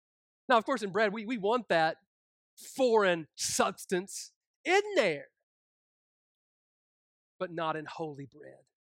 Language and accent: English; Kentucky, United States; the Southern Baptist Theological Seminary in my home state of Kentucky